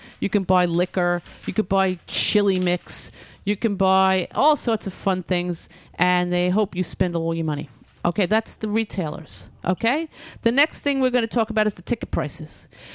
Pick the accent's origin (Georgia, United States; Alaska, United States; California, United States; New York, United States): New York, United States; I hope the Giants win. I'm a New Yorker.